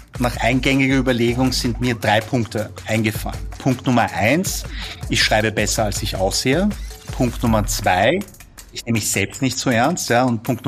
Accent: Vienna, Austria; aber ich bin Sohn südkoreanischer Einwanderer. Ich bin in Wien geboren und aufgewachsen, aber genetisch, biologisch hundertprozentig koreanisch.

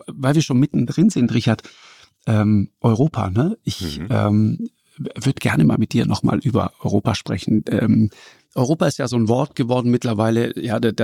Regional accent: Trentino-Alto Adige, Italy; ich bin ja so als Südtiroler, ich bin ja sozusagen Italiener nach Bedarf. Ich bin dann auch Deutscher nach Bedarf.

